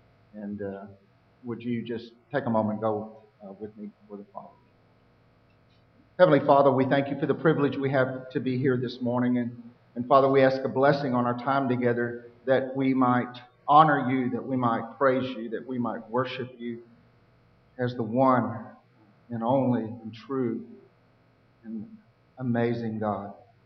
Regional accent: Texas City, Texas, United States; I grew up in Texas City, which is right beside Galveston, and most people drive by Texas City and they go, there's refineries, but they don't even know that people live there.

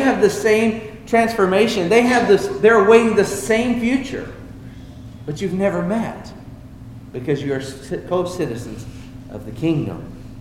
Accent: Colombia; now in United States; And it used to surprise me too when I was growing up in Colombia.

